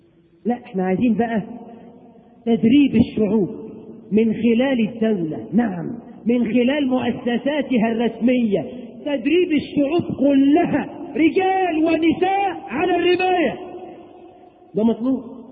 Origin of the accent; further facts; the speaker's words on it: Egypt; بلدنا مصر